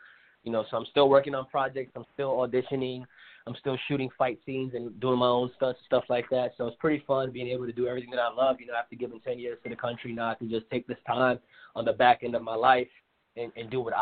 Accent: New York, United States; also born or lived in Japan / San Diego; I was born and raised in New York my whole life. I joined the Marine Corps from New York. From there, I went to Japan. I lived in Japan, did a few deployments to different countries, and then landed in San Diego, California

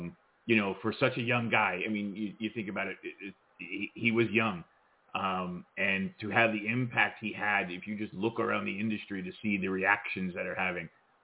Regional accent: Mexico; like growing up in Mexico, I didn't quite grow up with him the way you did

